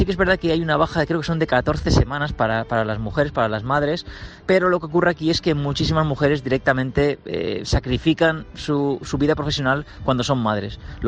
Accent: Spain; Yo, como español

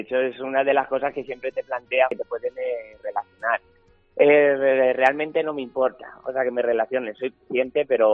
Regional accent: Villaminaya, Castilla-La Mancha, Spain; estaba tocando las fiestas de mi pueblo, en Villaminaya

